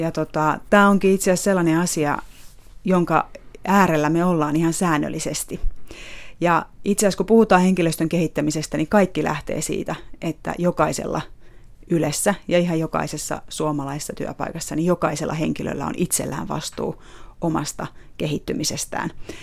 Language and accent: Finnish; Lahti, Päijänne Tavastia, Finland; now in Helsinki, Finland; Olen kotoisin Lahdesta ja Lahdessa olen ollut Etelä-Suomen Sanomissa töissä ja paikallisradiossa juontajana 3 vuotta ja sitten tulin Helsinkiin opiskelemaan lisää radio- ja TV-alaa.